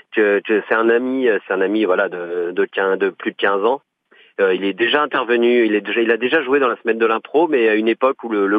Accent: Brittany, France; now in Nancy, France; Moi, je viens de Bretagne, j'avais découvert l'improvisation là-bas. Et en arrivant à Nancy, j'avais envie de faire de l'impro

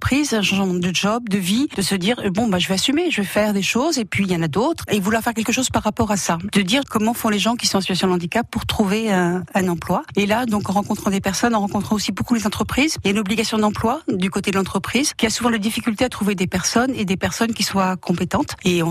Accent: Paris, Île-de-France, France; now in Vaucluse, France; Je suis née à Paris, j'ai fait mes études à Paris. J'ai fait une incarpate de quelques années sur Villeneuve-les-Avignon, j'étais en pension. Je suis ensuite remontée sur Paris pour mes études supérieures.

